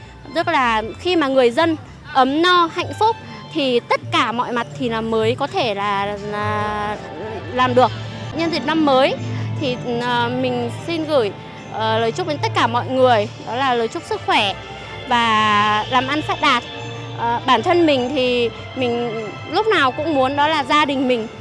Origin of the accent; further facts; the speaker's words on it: Mù Cang Chải, Yên Bái, Vietnam; now in Yên Bái, Vietnam; mình sinh ra và lớn lên ở Mù Căng Chải. Năm nay thì đặc biệt hơn là mình lấy chồng nên là mới có dịp đó là đón Tết ở thành phố Yên Bái.